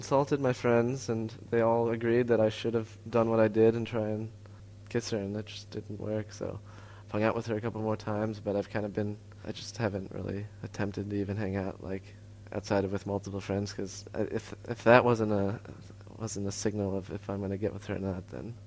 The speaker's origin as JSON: {"language": "English", "town": "Chapel Hill", "region": "North Carolina", "country": "United States", "lives_now": "Paris, France", "said": "I'm from Chapel Hill, North Carolina, and I'm 20 and not in a relationship."}